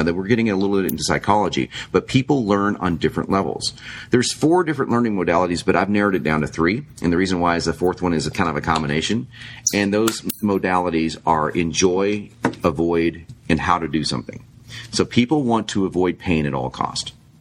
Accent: New York, United States; I'm from New York. What can I tell you? It comes with the territory.

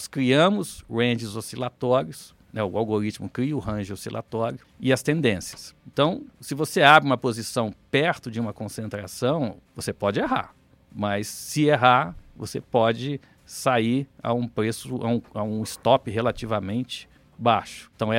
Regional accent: Minas Gerais, Brazil; accent: mineiro; moved away as an adult; now in São Paulo, Brazil; eu estou aqui há 17 anos em São Paulo, pelo meu sotaque eu sou mineiro, né? Então eu fiquei primeiro 14 anos trabalhando em empresas em Minas

